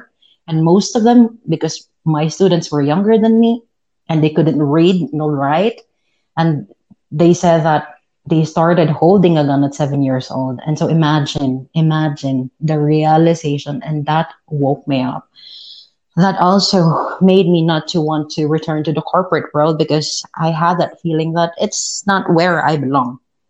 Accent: Philippines; I am from the Philippines. And so there I took and I got my degree

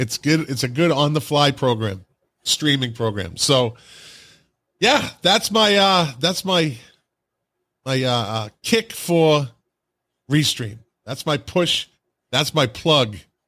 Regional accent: Boston, Massachusetts, United States; Growing up in Boston, I mean that is

